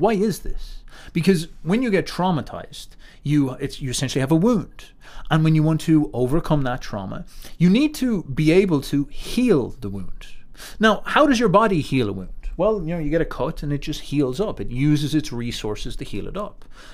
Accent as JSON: {"language": "English", "country": "Ireland", "said": "You know, me as the Irish person, I can't sit around bickering about the famine."}